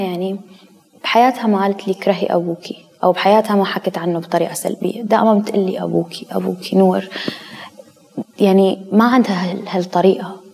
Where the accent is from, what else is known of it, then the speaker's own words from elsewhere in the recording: Iraq; also born or lived in Syria / Turkey; now in United States; سو نحن طلعنا من العراق لسوريا كلجوء بعد كل هالأوضاع اللي صارت، وبعدين صارت الحرب بالعراق، طلعنا على سوريا كلجوء، عشنا في سوريا فترة، كمان طلعنا بعدها على تركيا كلجوء بعد ما صارت أحداث سوريا، عشنا بتركيا فترة